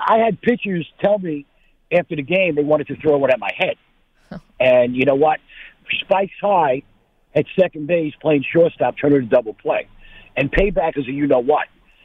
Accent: New York, United States; Maggie, I grew up in Nassau County. I used to listen to you on the fan.

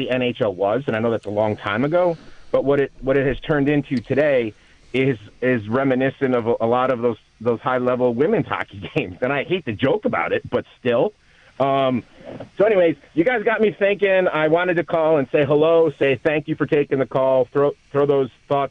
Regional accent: Buffalo, New York, United States; moved away as an adult; I'm 51 years old now. I grew up in Buffalo, but have you know, moved, 30 years ago.

